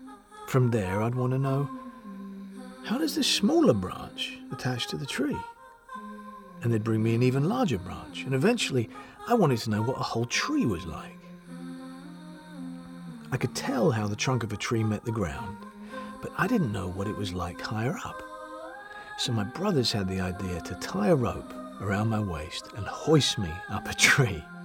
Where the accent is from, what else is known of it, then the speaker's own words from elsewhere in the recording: Dongxigu, Shandong, China; I'm from Shandong Province, China. I lived in a small village of less than 500 people called Dongxigu on the banks of a small river.